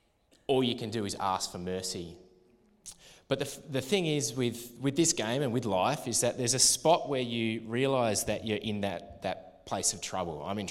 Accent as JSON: {"language": "English", "region": "Tasmania", "country": "Australia", "tie": "born or raised there", "said": "Growing up as kids, I grew up in Tassie."}